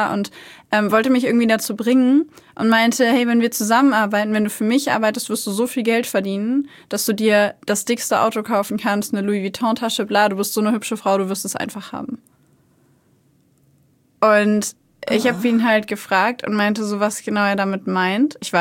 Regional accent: Hanover, Lower Saxony, Germany; ich komme eigentlich aus Hannover, bin da aufgewachsen.

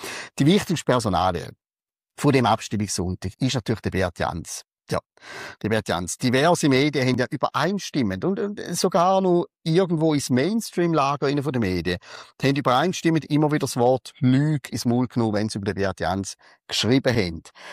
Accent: Appenzell Innerrhoden, Switzerland; aus meiner alten Heimat, Appenzell-Innerrhoden.

